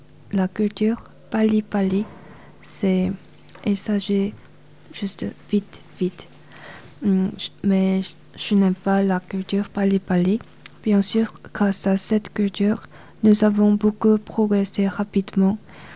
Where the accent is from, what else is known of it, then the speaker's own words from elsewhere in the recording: South Korea; French is a second language; c'était une catastrophe parce que presque tous les étudiants, tous les élèves en Corée, on a souffert de la pression pour obtenir de bonnes notes.